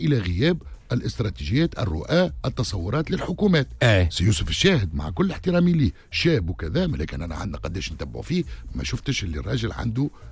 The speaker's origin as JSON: {"language": "Arabic", "country": "Tunisia", "said": "أنا تونسي ونحب البلاد هذه تتطور ونحب البلاد هذه تقدم ونحب حكومة ناجحة وتنجح حتى كان نختلف معها سياسيا لأنه أنا عايش فيها وما عندي وين نمشي"}